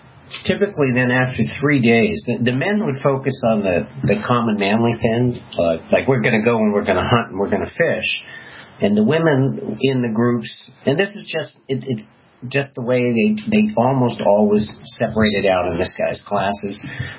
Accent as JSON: {"language": "English", "region": "Vermont", "country": "United States", "tie": "born or raised there", "said": "But I know growing up in Vermont, like everyone wanted to go out hunting on the first day of hunting season"}